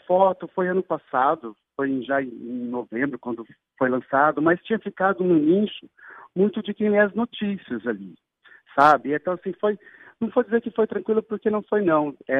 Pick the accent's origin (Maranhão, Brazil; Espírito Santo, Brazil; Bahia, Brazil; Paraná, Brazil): Paraná, Brazil; Cambé; Eu sou natural de Cambé, uma cidade do lado de Londrina, uma cidade de 100 mil habitantes